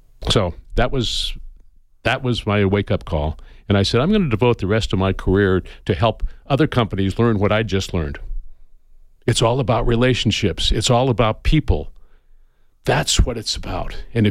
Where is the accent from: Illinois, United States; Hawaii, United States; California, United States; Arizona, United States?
Arizona, United States; Phoenix; born there; I was born in Phoenix, Arizona. My mom was born in Bisbee. That makes me a second generation Arizonan. I went to school here at the University of Arizona.